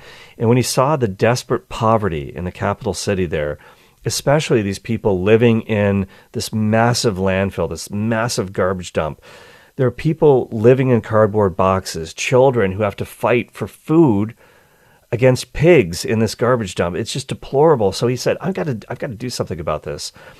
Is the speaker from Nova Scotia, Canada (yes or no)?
yes; Nova Scotia, Canada; when I was growing up in Nova Scotia